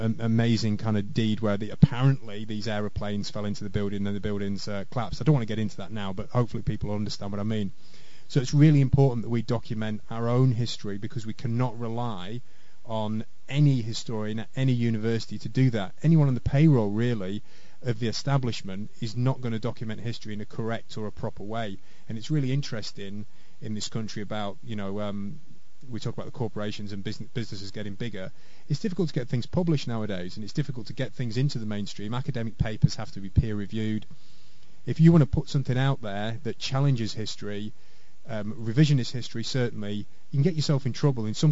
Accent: Preston, North West England, United Kingdom; Now, I'm from Preston in Lancashire in the northwest of England.

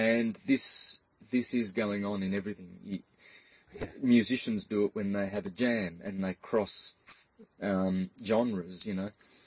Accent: Australia; When I was growing up in Australia as a second generation Italo-Australian, I suppose, my parents just recently immigrated from southern Italy.

